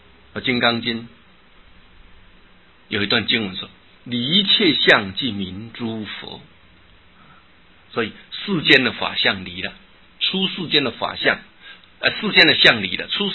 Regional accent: China; 我们中国人喜欢用天来做代表，讲天命之谓性，率性之谓道。

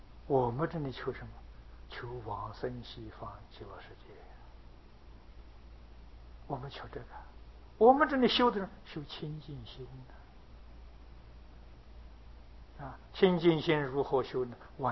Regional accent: Taiwan; 那么在大陆上讲人生之苦，的确比我们台湾人容易感受

